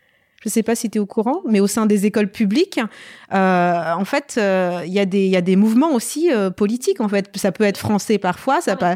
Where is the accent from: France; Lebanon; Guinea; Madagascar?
Madagascar; first language Malagasy; French is a second language; si on parle français à Madagascar, je dis toujours certaines personnes parlent français, mais moi ma langue natale, la langue nationale, c'est le malgache.